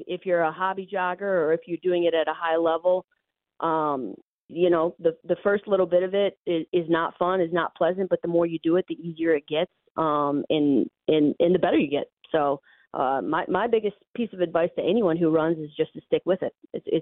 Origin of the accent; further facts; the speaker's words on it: Michigan, United States; I grew up in Northern Michigan.